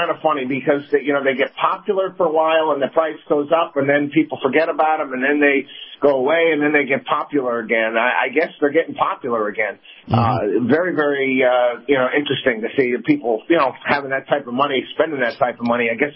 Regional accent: Albany, New York, United States; I grew up in Albany, New York, and trust me, I have no desire to go back up there and deal with that big, massive government.

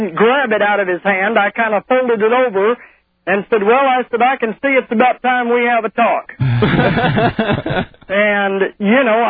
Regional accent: New Orleans, Louisiana, United States; I mean, now I'm from New Orleans, okay?

